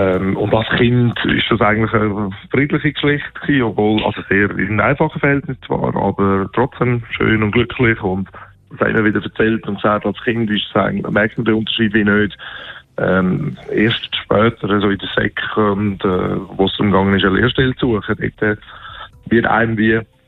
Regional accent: Zurich, Switzerland; Und bin in Zürich Altstädtal bis hier aufgewachsen, da wo ich noch wohne. Bin aber als Baby 10 Monate in die Schweiz gekommen, bzw. gedreht worden, wenn man so will, im Rahmen vom Familiennachtzug aus dem heutigen Nordmazedonien. Damals hat das Jugoslawien geheissen.

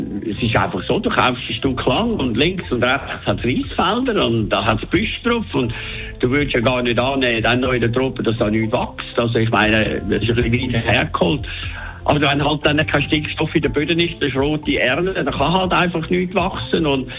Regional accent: St. Gallen, Switzerland; Ich meine, ich komme aus dem Toggenburg

